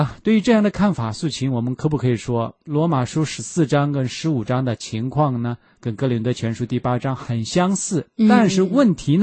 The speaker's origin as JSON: {"language": "Chinese", "region": "Shandong", "country": "China", "accent": "Shandong", "said": "我们山东话说也不嘎去吃啊"}